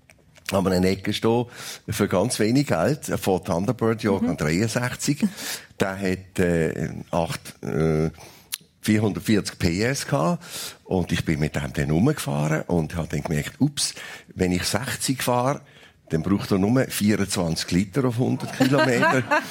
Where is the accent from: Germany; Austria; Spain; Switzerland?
Switzerland; Und ich habe gemerkt, es ist eine andere Mentalität als bei uns in der Schweiz.